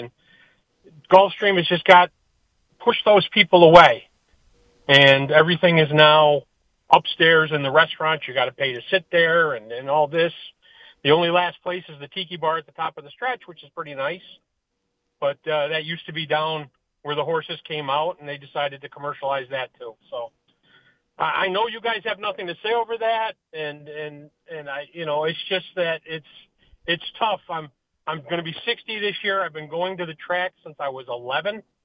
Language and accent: English; Saratoga Springs, New York, United States; I'm originally from Saratoga Springs, New York. Born and raised, grown up there. Grew up with that great track there.